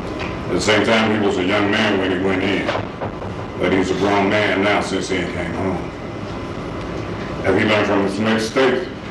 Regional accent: Chicago, Illinois, United States; I'm not from Arizona. I'm from Chicago.

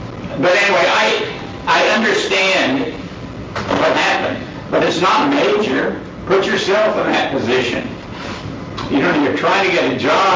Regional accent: Flagstaff, Arizona, United States; I'm from Flagstaff, Okemo County.

